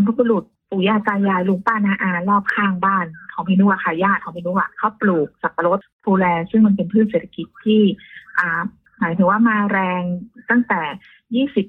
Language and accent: Thai; Chiang Rai, Thailand; เราเป็นคนเชียงรายอยากที่จะช่วยบ้านเกิด